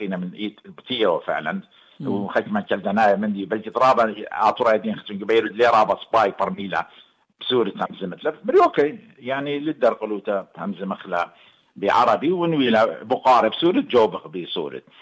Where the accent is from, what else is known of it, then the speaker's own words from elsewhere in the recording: Syria; أنا من سوريا